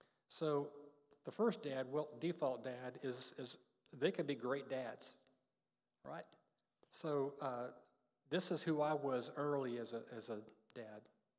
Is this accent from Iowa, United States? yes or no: yes; Iowa, United States; and I'm from Iowa, so lots of farm work.